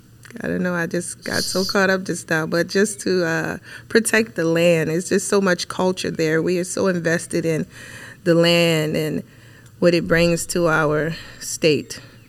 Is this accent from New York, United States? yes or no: no; Louisiana, United States; I'm from Louisiana.